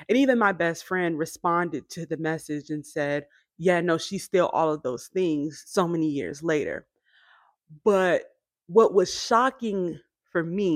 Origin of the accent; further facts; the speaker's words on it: Warner Robins, Georgia, United States; and I'm from Warner Robins.